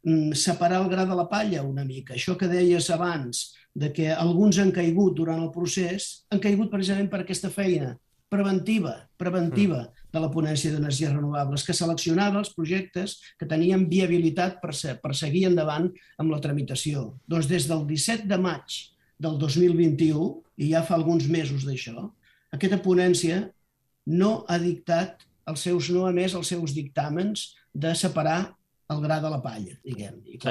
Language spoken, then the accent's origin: Catalan; Catalonia, Spain; I llavors això, en fi, com a catalans, això sap molt de greu.